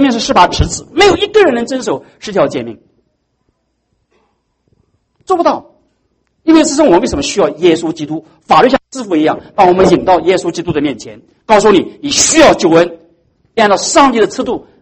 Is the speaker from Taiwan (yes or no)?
no; China; 但是怎么爱上帝，怎么叫爱人，我们中国人都懂啊